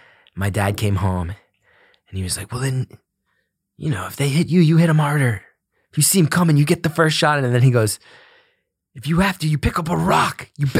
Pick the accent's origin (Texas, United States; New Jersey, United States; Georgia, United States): New Jersey, United States; West Orange; Grew up in a town called West Orange. It's a suburb of Newark, New Jersey. I think, you know, kind of overshadowed by New York.